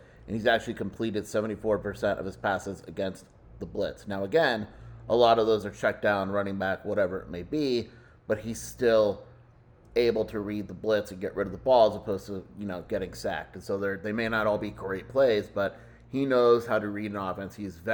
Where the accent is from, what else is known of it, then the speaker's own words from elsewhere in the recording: Beverly Hills, California, United States; born there; You see, Shelby, I was born in 1983 in Beverly Hills, California. I was a wee lad.